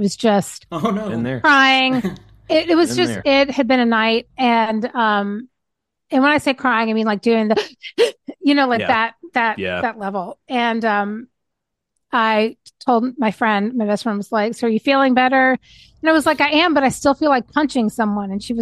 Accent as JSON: {"language": "English", "town": "Louisville", "region": "Kentucky", "country": "United States", "tie": "born or raised there", "said": "I grew up in Louisville, in my garage."}